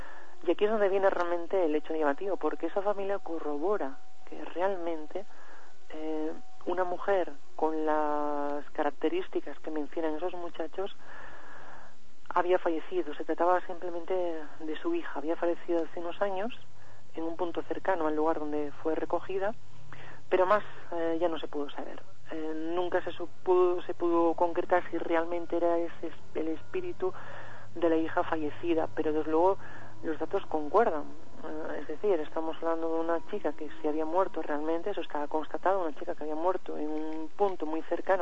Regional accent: San Sebastián, Basque Country, Spain; de San Sebastián, de mi ciudad, creo que es el único caso que menciono que realmente sucedió en mi tierra

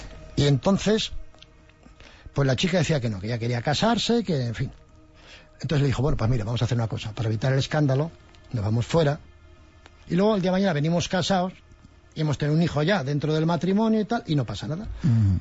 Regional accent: Navarre, Spain; en mi tierra, precisamente en Navarra

